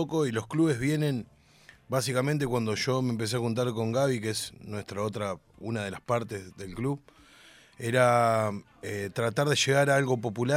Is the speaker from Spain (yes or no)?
no; Uruguay; yo soy de Uruguay.